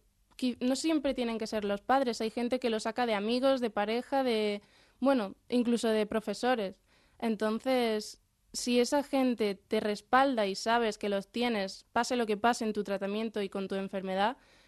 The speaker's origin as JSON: {"language": "Spanish", "town": "Madrid", "region": "Community of Madrid", "country": "Spain", "tie": "born or raised there", "said": "yo nací aquí, en Madrid, y he vivido aquí, pero sí, mi familia está allí."}